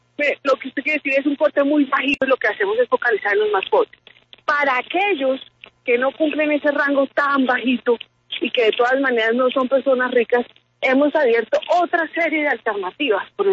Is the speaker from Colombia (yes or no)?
yes; Colombia; Nosotros como colombianos